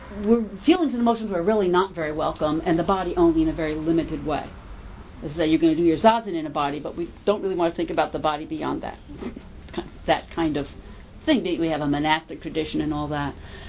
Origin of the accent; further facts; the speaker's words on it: New York, United States; And I'm from New York. I talk too fast. Still, after all these years.